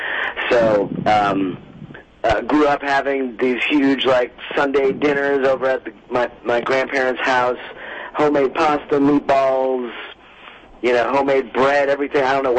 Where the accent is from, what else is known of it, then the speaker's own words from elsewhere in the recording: Pennsylvania, United States; Yes, I am from Pennsylvania. I'm from, like, the Pocono area, northeastern PA. You know, kind of rural, kind of, you know, not a place where a vegan would really live very well at this time, probably.